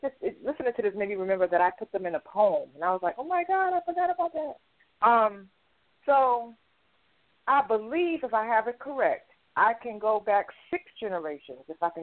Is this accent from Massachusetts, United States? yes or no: yes; Boston, Massachusetts, United States; And then I'm from Boston, because after people passed on, the family dispersed to try to raise all the children that were left from their parents passing on.